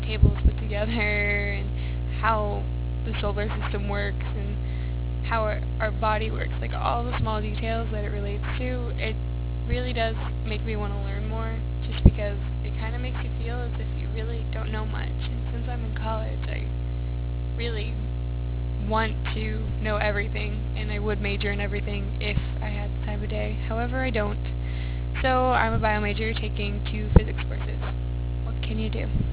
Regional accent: Long Beach, California, United States; also born or lived in Lancaster, California; Anyways, I'm from Long Beach, California, originally, until I was 14, and then I moved to Lancaster, California, which is in the middle of the Mojave Desert, which is the middle of nowhere.

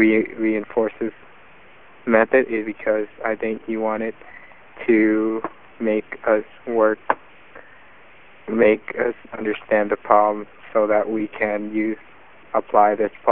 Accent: San Jose, California, United States; now in San Diego, United States; I am originally from the Bay Area, San Jose, but right now I reside in San Diego because I go to state

